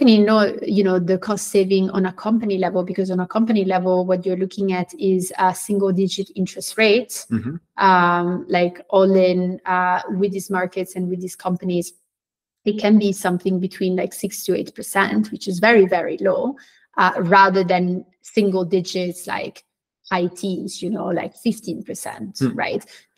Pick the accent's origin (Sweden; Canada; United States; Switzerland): Switzerland; I grew up in Switzerland. I'm Swiss Brazilian